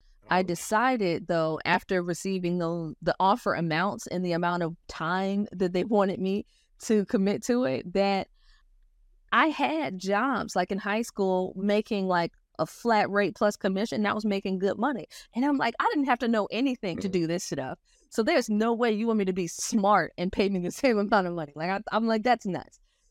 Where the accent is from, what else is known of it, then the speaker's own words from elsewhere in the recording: Hampton, Virginia, United States; also born or lived in Dominican Republic; now in Miami, United States; I am born and raised in Hampton, Virginia. I've lived in Miami for 16 years and also between Miami and Dominican Republic in that time period.